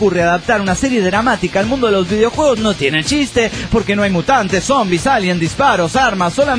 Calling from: Monterrey, Nuevo León, Mexico; desde Monterrey, Nuevo León, México.

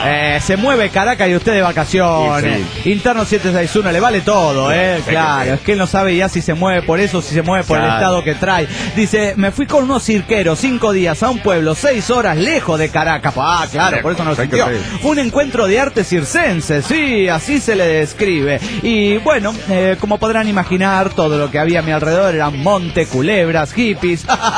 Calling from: Nuevo Laredo, Tamaulipas, Mexico; Aquí en Arco Laredo, Tamaulipas

